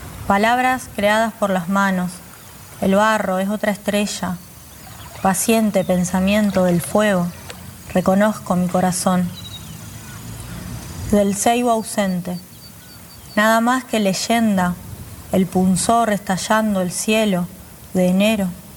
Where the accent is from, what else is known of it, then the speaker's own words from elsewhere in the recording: Santa Fe, Argentina; yo soy de Santa Fe, de la ciudad de Santa Fe